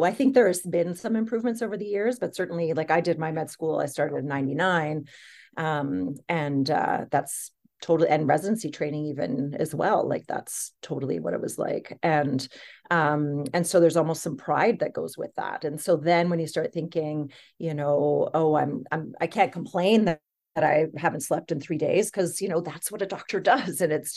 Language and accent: English; Montreal, Quebec, Canada; I grew up in Montreal and I had two physician parents.